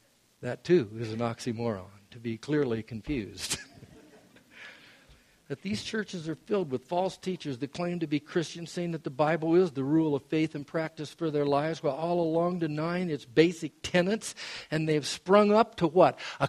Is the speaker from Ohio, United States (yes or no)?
yes; Yellow Springs, Ohio, United States; the little town that I grew up in Yellow Springs, Ohio